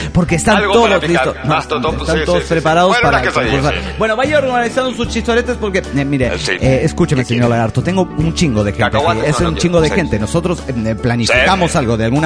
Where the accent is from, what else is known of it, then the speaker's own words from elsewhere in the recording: Venezuela; de Caraga, Venezuela.